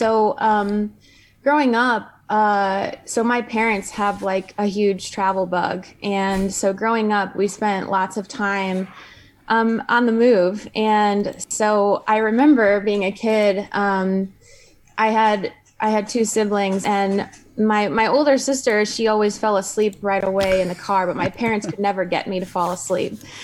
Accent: Michiana Shores, Indiana, United States; Yeah, I grew up in Michiana Shores, Indiana. So it's right along the shore of Lake Michigan, in a cabin in the woods.

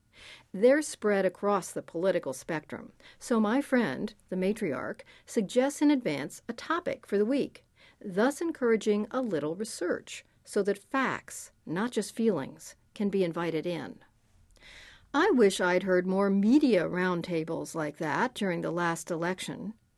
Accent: Pennsylvania, United States; like the time I listened to a woman from my home state of Pennsylvania say she voted for Trump

